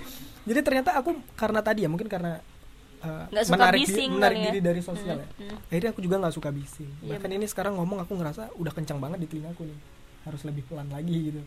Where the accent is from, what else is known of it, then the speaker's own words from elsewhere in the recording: Sumatra, Indonesia; Sebagai anak Sumatera